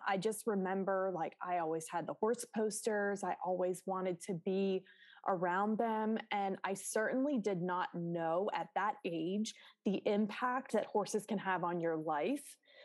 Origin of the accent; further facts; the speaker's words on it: Pittsburgh, Pennsylvania, United States; So I'm from Pittsburgh, Pennsylvania. So just a town right outside of Pittsburgh. And I lived on a cul-de-sac, and at the end of our street was a horse farm.